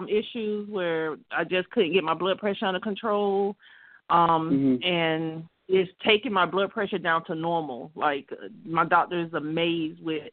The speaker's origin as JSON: {"language": "English", "town": "Jacksonville", "region": "Florida", "country": "United States", "said": "I'm from Jacksonville, Florida."}